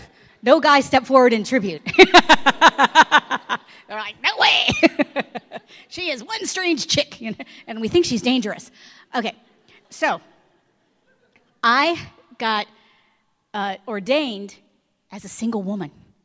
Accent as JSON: {"language": "English", "town": "Detroit", "region": "Michigan", "country": "United States", "said": "But with me, I'm from Detroit. I'm from a huge Italian family."}